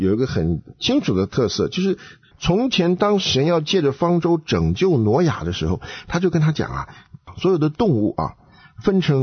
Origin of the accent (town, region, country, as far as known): China